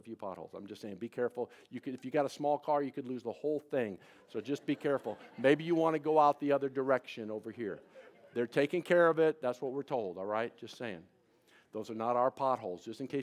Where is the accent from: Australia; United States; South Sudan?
United States; I mean, after all, I'm an American. And Americans, we don't like kings.